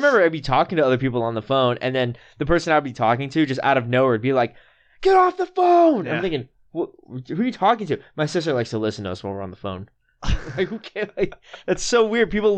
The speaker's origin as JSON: {"language": "English", "region": "California", "country": "United States", "tie": "born or raised there", "said": "Well, I grew up in Orange County, and I remember I had family that lived in San Luis Obispo."}